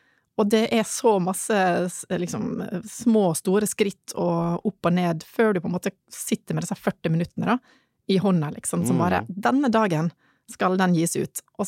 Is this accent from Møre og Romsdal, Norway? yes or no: yes; Ålesund, Møre og Romsdal, Norway; og jeg kommer fra Ålesund